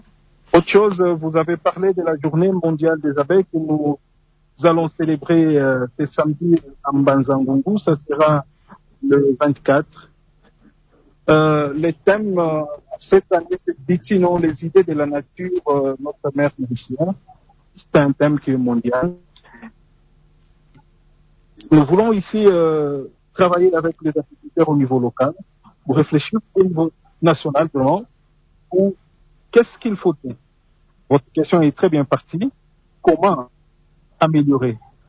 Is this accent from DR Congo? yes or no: yes; DR Congo; Ici, chez nous, en RDC